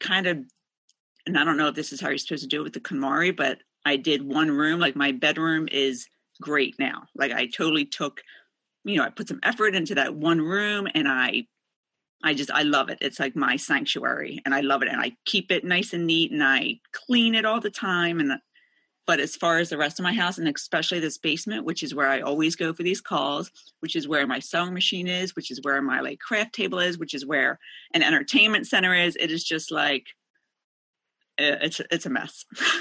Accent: Pennsylvania, United States; I'm also from Pennsylvania.

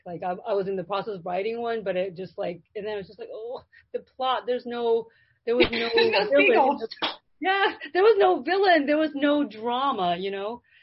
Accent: Rhode Island, United States; I'm in Georgia now. I grew up in Rhode Island, so there's this one moment actually that I wanted to share.

